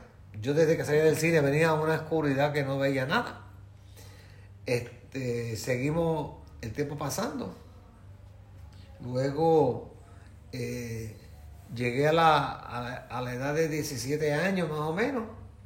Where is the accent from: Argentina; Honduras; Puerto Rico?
Puerto Rico; San Sebastián; also born or lived in Lares; Bueno, yo vivo en San Sebastián, siempre he vivido aquí, aunque nací en Lares, pero mi papá me trajeron para San Sebastián cuando tenía aproximadamente 2 años de edad y nos quedamos en San Sebastián, aquí todavía estamos.